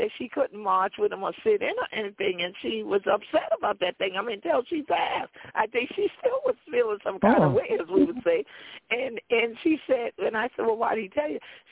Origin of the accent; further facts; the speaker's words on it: South Carolina, United States; growing up in Charleston County, South Carolina, it wasn't no easy time of it growing up there.